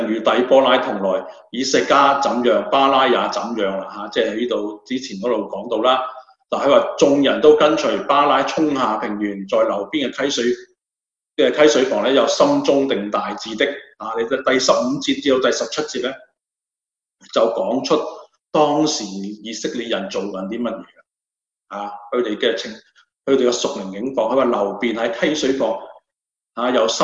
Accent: Hong Kong; 我哋今日好似我哋香港人所講一啲叫做群腳仔啊！

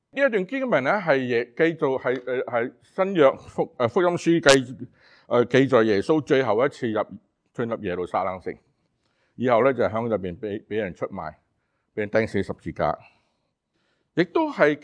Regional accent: China; 即系好似我哋中国人过年咁嘅

